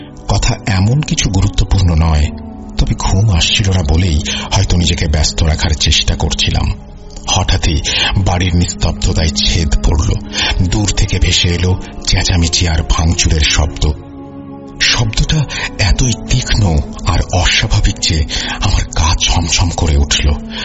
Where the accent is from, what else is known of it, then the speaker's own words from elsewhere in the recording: Kaptai, Chittagong Division, Bangladesh; বলছি রাঙামাটির কাপ্তাই থেকে। আমার গ্রামের বাড়ি নোয়াখালী জেলায়। বাবার চাকরির সূত্রে আমরা রাঙামাটির কাপ্তাইয়ে বড় হয়েছি। গ্রামের বাড়িতে খুবই কম যাওয়া হয় আমাদের।